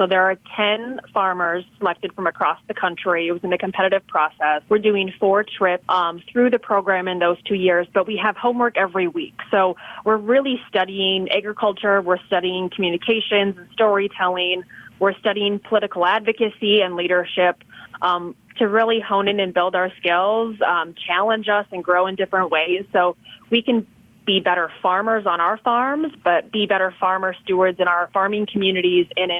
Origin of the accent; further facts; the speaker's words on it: Fergus Falls, Minnesota, United States; now in Hastings, United States; My hometown's Fergus Falls. I currently farm in Hastings, Minnesota.